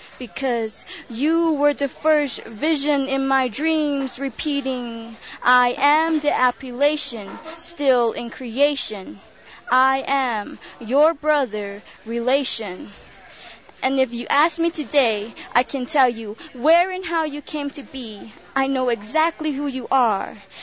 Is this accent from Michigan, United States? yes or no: no; Zuni Pueblo, New Mexico, United States; I'm from the Zuni Pueblo.